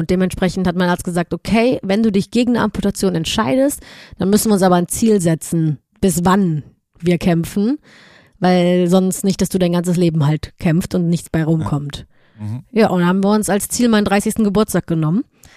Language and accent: German; Cologne, North Rhine-Westphalia, Germany; Und in Köln war zum Beispiel, und das hat gar nichts damit zu tun, dass das meine Heimat war oder ist